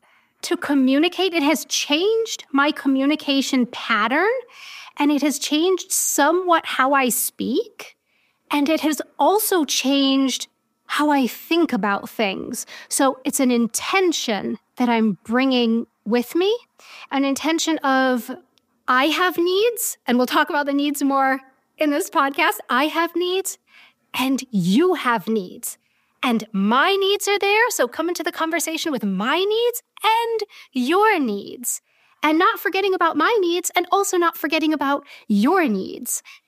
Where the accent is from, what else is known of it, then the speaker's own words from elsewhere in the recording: United States; now in Germany; I talk mostly about my experience as an American living here in Germany.